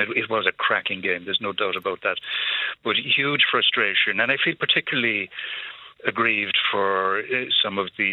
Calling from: Cork, Munster, Ireland; Hello, I'm calling from Cork City.

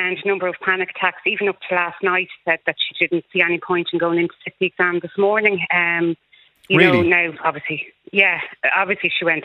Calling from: Lucan, Leinster, Ireland; I'm from Lucan in County Dublin.

